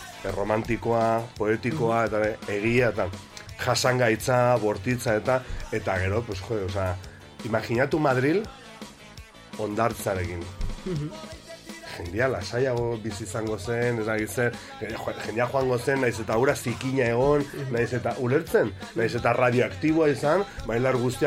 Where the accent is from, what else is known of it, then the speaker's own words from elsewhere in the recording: Pamplona, Navarre, Spain; Iruñekoa naiz eta Iruña oso ongi dago